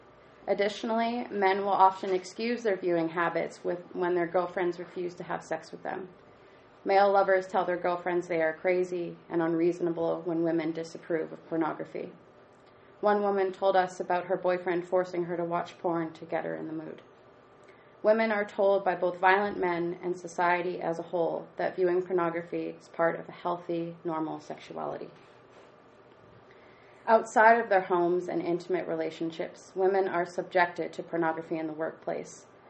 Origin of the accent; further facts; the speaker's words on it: Saskatchewan, Canada; I'm also Assiniboine from the Carry the Kettle First Nation.